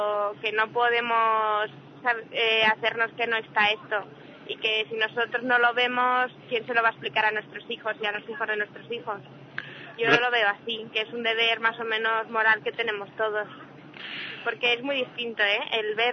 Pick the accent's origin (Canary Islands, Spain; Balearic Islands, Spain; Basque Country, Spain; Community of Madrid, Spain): Community of Madrid, Spain; Madrid; De Madrid, tengo 20 años.